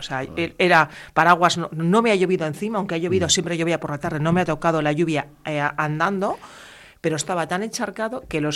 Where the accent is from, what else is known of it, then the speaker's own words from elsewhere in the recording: La Rioja, Spain; A mí me encanta el tinto, soy de Rioja, me gusta mucho.